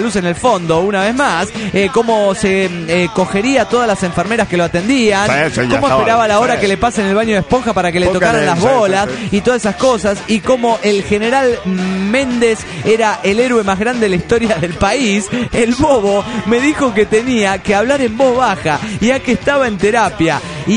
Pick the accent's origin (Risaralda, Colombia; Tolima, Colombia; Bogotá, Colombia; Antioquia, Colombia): Bogotá, Colombia; born there; Si mi memoria no me engaña, yo nací en aquella ciudad, en Bogotá